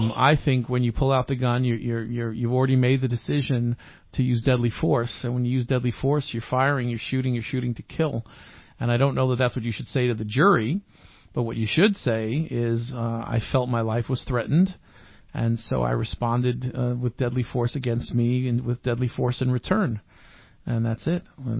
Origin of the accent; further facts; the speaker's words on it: Virginia, United States; I want you to know I'm also from Virginia. I lived in Alexandria, Virginia for many years.